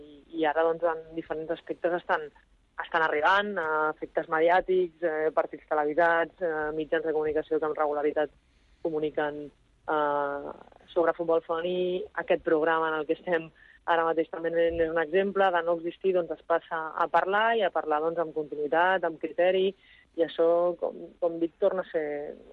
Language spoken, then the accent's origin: Catalan; Catalonia, Spain; com a ciutadana, com a catalana